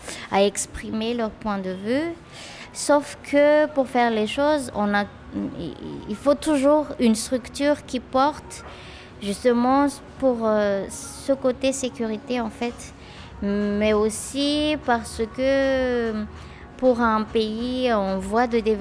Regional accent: Antananarivo, Analamanga, Madagascar; Je suis originaire de Tana, donc à Tana, il y a plein de murs qui sont colorés.

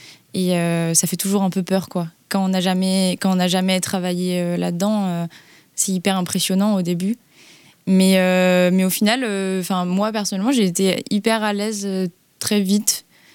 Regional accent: Carhaix, Brittany, France; Et ben moi, je viens de Carhaix, Plouguerre, donc Centre-Bretagne. Puis j'ai fait mes études à Rennes. Et là, je suis de retour en Centre-Bretagne.

